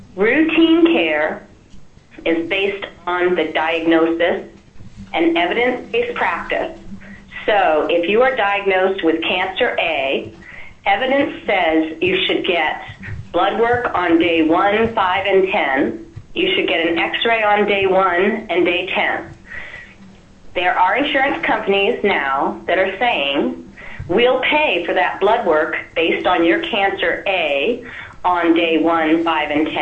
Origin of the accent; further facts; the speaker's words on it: Fairbanks, Alaska, United States; I was born and raised in Fairbanks.